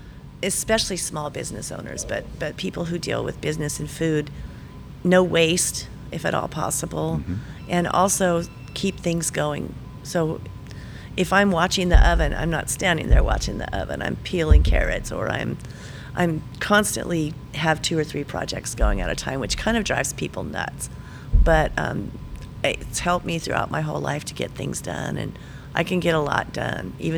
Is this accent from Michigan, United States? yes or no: no; California, United States; moved away; I'm originally from California.